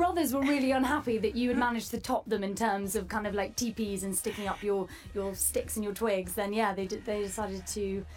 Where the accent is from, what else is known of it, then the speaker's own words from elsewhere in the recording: United Kingdom; nah, you'll never be able to tell I'm British now.